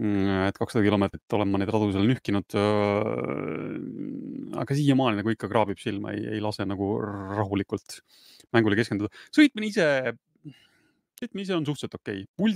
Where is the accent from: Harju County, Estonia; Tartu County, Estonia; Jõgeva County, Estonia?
Tartu County, Estonia; Tartu; üks katsega näiteks minu kodulinnast Tartust